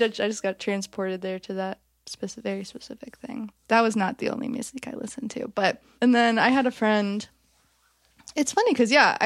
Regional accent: Greensboro, North Carolina, United States; Yeah, well, I'm from Greensboro, which is like 2 hours east of here.

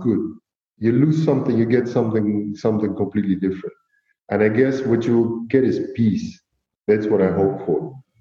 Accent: Rostov-on-Don, Rostov Oblast, Russia; now in Eindhoven, Netherlands; I'm from Rostov-on-Don, which is in Russia, but live in Eindhoven, which is in the Netherlands.

